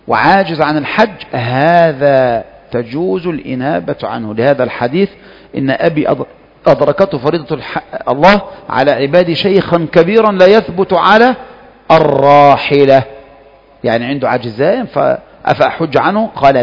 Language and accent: Arabic; Kafr El Sheikh, Kafr El Sheikh Governorate, Egypt; أنا مثلا من كفر الشيخ من مصر